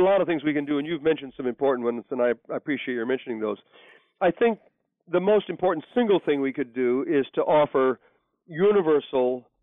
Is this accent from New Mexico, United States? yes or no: no; Port Clinton, Ohio, United States; when I was growing up in Port Clinton in the 1950s